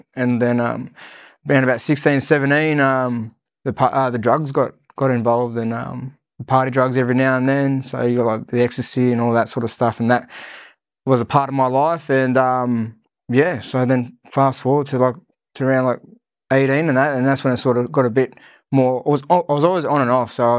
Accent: Sydney, New South Wales, Australia; so I suppose just before I hit my teens, life was great upbringing, played a lot of sport

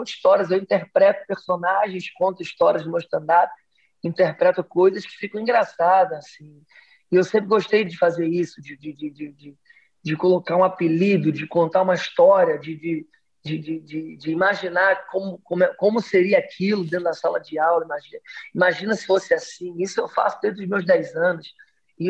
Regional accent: Rio de Janeiro, Brazil; Eu sou do Rio de Janeiro, então aqui eu sou do subúrbio do Rio, sou de Realengo, já andei muito de trem.

